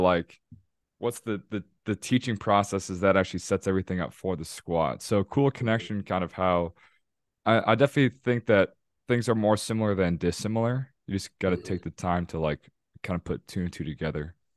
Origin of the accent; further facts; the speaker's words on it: Chicago, Illinois, United States; also born or lived in Texas / Missouri; I'm from Chicago. I did 2 years in Texas, 4 years in Missouri for school.